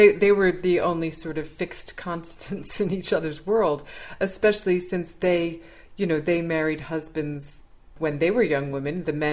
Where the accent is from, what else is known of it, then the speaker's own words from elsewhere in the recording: United States; But, you know, I'm not Scottish, so I guess it's not for, certainly not for me as an American to say.